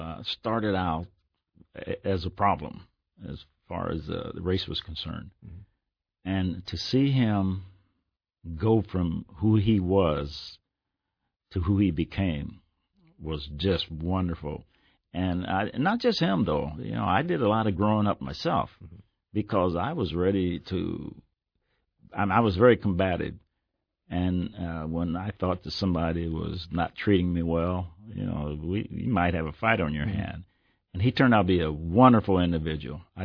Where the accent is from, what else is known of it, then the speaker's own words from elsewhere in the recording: Nebraska, United States; I said, well, I'm from Nebraska, and it doesn't require two, it's just one.